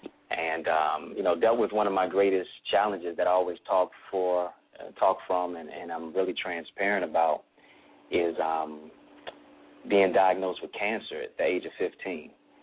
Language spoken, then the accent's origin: English; Detroit, Michigan, United States; also born or lived in Kingston, Jamaica; Yeah, I'm from Detroit. I'm raised here in the city, but I also grew up in Kingston, Jamaica.